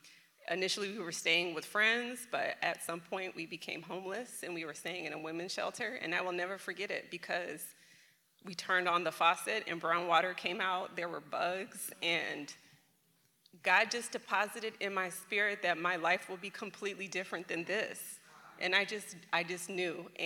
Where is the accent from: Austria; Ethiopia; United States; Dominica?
Ethiopia; I'm Ethiopian. My parents were born and raised in Ethiopia.